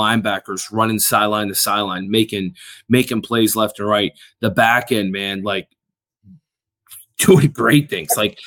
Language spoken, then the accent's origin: English; Chicago, Illinois, United States; growing up in Chicago, not that far from Madison, Wisconsin.